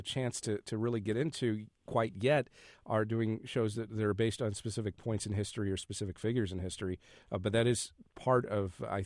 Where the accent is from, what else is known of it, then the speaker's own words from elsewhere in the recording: St. Louis, Missouri, United States; I grew up in St. Louis, and I'm a Cardinals fan